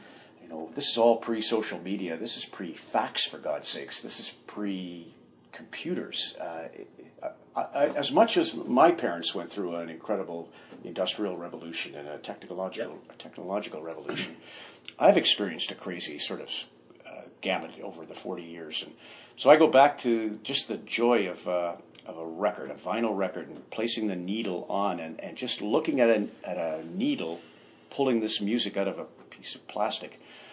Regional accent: Canada; also born or lived in Zweibrücken, Germany / Metz, France; We were Air Force, so we moved all over Canada. I was born in Zweibrücken, Germany, lived in Metz, France

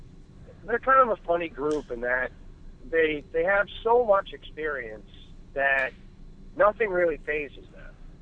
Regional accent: New York, United States; I grew up in Western New York State, so I think I was 10 when the Raptors were starting.

